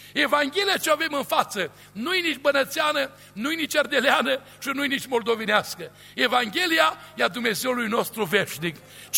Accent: Romania; noi suntem din România

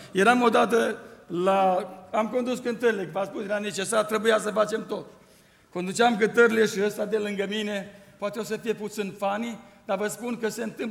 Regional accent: Romania; eu niciodată nu mi-a fost rușine să spun că sunt român, sunt român, mama m-a născut român, vorbesc românește, bine, bineînțeles și engleză, puțin, așa

